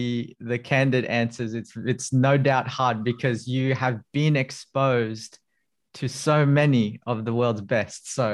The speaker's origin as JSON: {"language": "English", "town": "Sydney", "region": "New South Wales", "country": "Australia", "said": "Well, I'm from Sydney."}